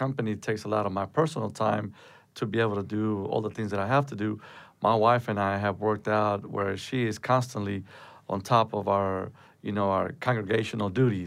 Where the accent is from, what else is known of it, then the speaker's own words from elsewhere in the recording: El Paso, Texas, United States; born there; I was born in El Paso, Texas. I was born from a family of, my dad is from Chihuahua, Mexico. My mom is from Durango, Mexico.